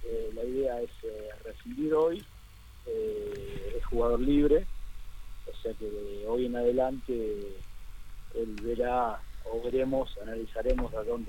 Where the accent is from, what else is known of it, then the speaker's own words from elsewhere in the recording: Rosario, Santa Fe, Argentina; yo estoy viajando a Capital por otras cuestiones, yo soy de Rosario.